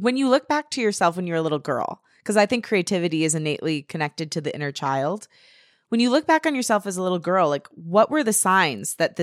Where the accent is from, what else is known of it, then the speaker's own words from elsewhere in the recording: Detroit, Michigan, United States; I was raised in Metro Detroit. I'm 100% Italian. I went to Michigan State University